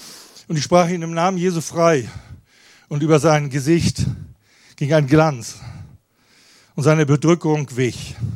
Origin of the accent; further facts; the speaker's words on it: Kiel, Schleswig-Holstein, Germany; born there; Kiel, der Ort, wo ich geboren bin, schafft es nicht, in die erste Liga zu kommen.